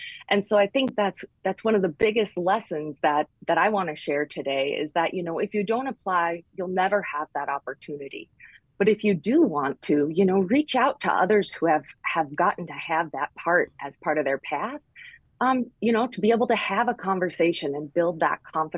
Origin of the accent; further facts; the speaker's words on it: Homer, Alaska, United States; So I grew up in Homer, Alaska. It's a very small town at the tip of the Kenai Peninsula.